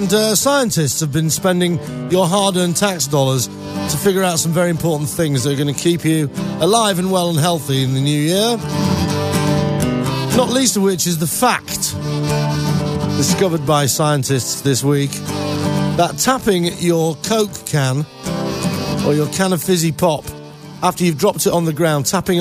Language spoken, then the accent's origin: English; United Kingdom; moved away as an adult; now in United States; Because I'm British, you see. This is a classic sort of cultural difference. And I've been here for 15 years, I should know this.